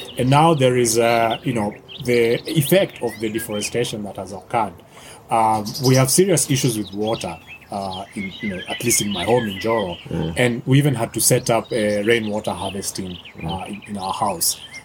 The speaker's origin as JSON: {"language": "English", "town": "Njoro", "region": "Nakuru County", "country": "Kenya", "tie": "born or raised there", "said": "So I grew up in Njoro, and from our house, looking on the horizon, those days growing up as a little boy, I could see kind of the canopy of the Mau forest."}